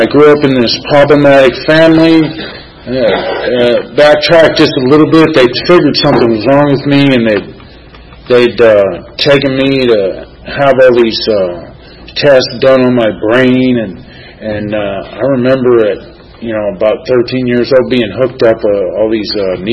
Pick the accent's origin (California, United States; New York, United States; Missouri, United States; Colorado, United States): California, United States; Los Angeles; growing up in Los Angeles, you don't see too much snow